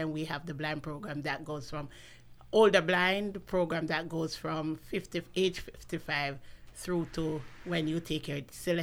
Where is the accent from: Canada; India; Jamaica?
Jamaica; also born or lived in New York; now in Orlando, United States; We grew up together in Jamaica.